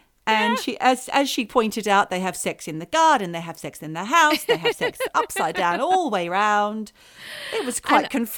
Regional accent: Australia; But I feel like we're allowed because we are fucking Australian.

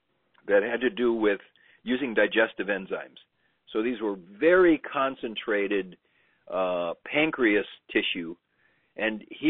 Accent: Madison, Wisconsin, United States; I was a Boy Scout, and I grew up in Madison, Wisconsin.

